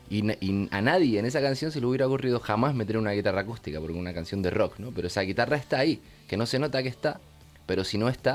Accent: Canary Islands, Spain; Nuestra historia se escribe en las calles de Madrid, a pesar de que somos canarios.

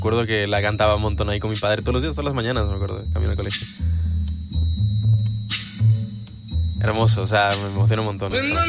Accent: Uruguay; also born or lived in Spain

